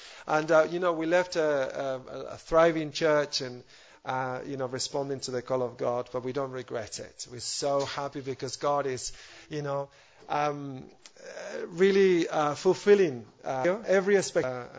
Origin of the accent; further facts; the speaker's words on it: Spain; English is a second language; I'm from Spain.